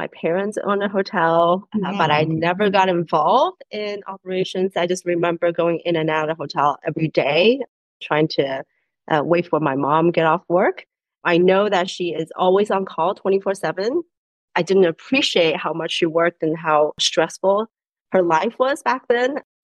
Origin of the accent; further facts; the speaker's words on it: Taiwan; moved away as an adult; now in United States; But I grew up in Asia, so I grew up in Taiwan. That's where the hotel was. I came to the States for college and I just stayed. And my parents are still back in Asia.